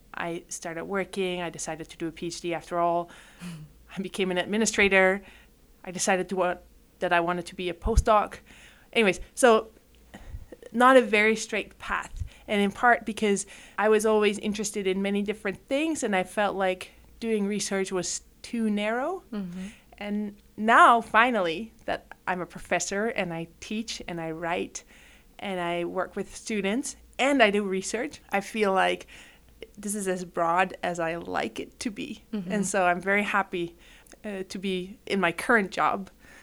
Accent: Netherlands; I am Dutch. I grew up in the Netherlands.

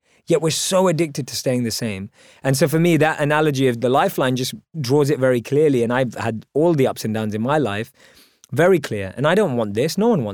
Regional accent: London, United Kingdom; Grew up in England, obviously. Born and raised in London.

